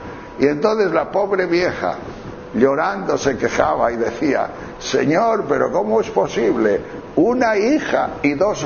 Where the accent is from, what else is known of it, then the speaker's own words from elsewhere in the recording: León, Castile and León, Spain; Yo soy de León, de la provincia de León, del León del Norte, y allí hay muchos prados y muchas vacas y cosas de pastos.